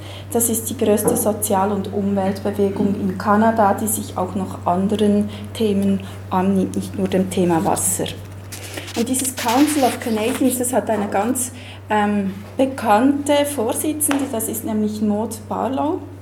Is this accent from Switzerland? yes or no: yes; Bern, Switzerland; mein Deutsch ist nicht ganz fließend. ja, ich bin aus Bern.